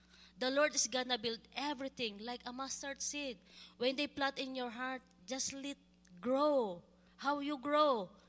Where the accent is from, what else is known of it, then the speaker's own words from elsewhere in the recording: Philippines; before we fly back to Philippines, they have a big eruption, volcano. That's 20 kilometers from my hometown.